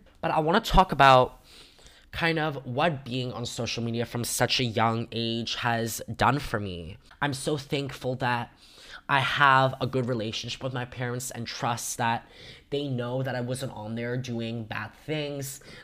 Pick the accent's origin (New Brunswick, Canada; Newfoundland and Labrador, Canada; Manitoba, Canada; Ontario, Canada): Ontario, Canada; Toronto; I'm 14 years old, born and raised in Toronto, Canada.